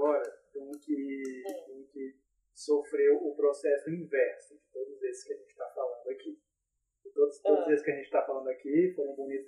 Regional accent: João Pessoa, Paraíba, Brazil; also born or lived in Recife; now in Brasília, Brazil; Nasci em Recife e morei metade da minha vida em João Pessoa, para aí, até 2004, quando mudei para Brasília, né?

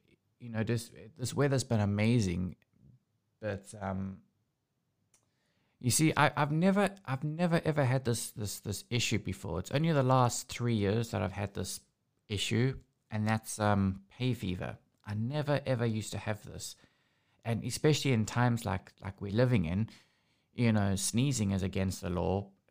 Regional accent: South Africa; I never used to have this growing up in South Africa.

